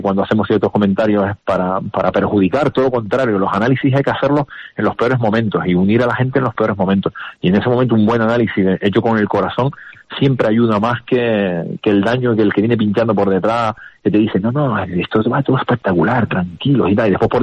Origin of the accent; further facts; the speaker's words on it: Canary Islands, Spain; Soy Gran Canario, vivo por el Gran Canaria.